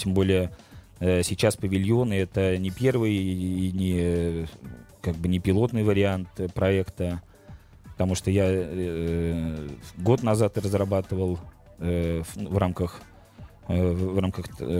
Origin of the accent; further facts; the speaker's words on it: Saint Petersburg, Russia; я как коренной петербуржец сам понимаю, за какие рамки нельзя выходить